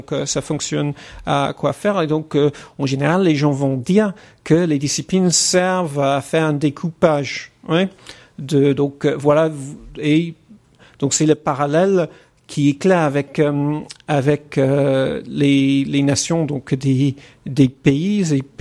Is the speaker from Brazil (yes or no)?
no; England, United Kingdom; French is a second language; also born or lived in United States; now in France; Pour moi, je viens d'Angleterre et des États-Unis. Moi, j'ai pas connu l'épistémologie à la française avant d'arriver en France.